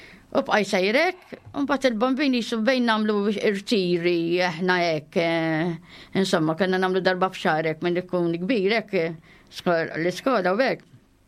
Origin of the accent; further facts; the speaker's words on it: Mosta, Northern Region, Malta; Jiena mill-Mosta, ġifieri twelit fil-1942.